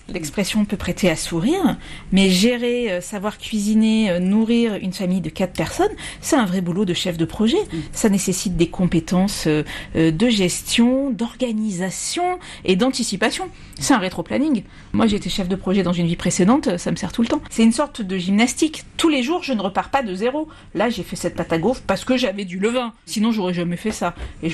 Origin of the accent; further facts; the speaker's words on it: Provence-Alpes-Côte d'Azur, France; mais j'ai eu une chance, c'est que je suis provençale.